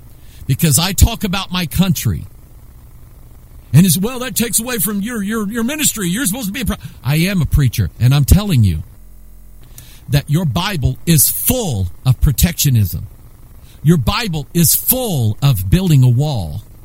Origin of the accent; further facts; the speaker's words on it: Arkansas, United States; born there; now in Missouri, United States; I am an American. I was born in Arkansas. That's my nativity, but I love the state of Missouri.